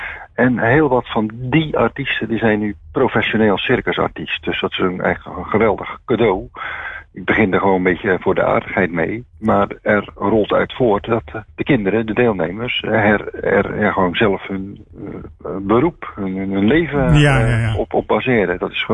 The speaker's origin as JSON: {"language": "Dutch", "town": "Oud-Beijerland", "region": "South Holland", "country": "Netherlands", "lives_now": "Rotterdam, Netherlands", "said": "Ik ben nu, mag ik me wel Rotterdammer noemen. Maar na zoveel jaren actief te zijn in Rotterdam en daar te wonen. Maar oorspronkelijk kom ik uit de Hoekse Waard."}